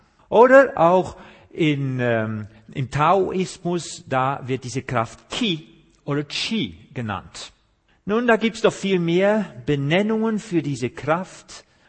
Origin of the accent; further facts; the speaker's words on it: Netherlands; German is a second language; now in Germany; Sie haben schon an meinen Zungenfall gehört, dass ich nicht von hier komme. Ich bin Holländer, wohne aber hier in Deutschland, ich wohne in Hessen.